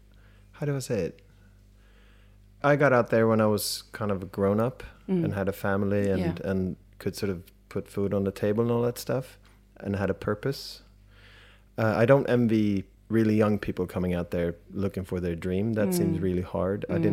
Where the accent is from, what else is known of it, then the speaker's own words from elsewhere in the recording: Stockholm, Stockholm County, Sweden; English is a second language; If you would ask me where I'm from, I would say I'm from Stockholm.